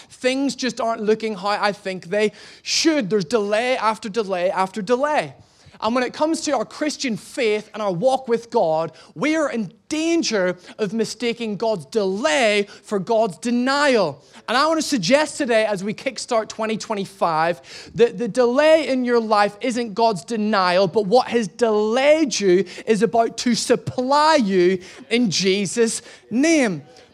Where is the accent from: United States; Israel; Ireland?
Ireland; I'm Irish, I'm from Ireland, and I'm lost.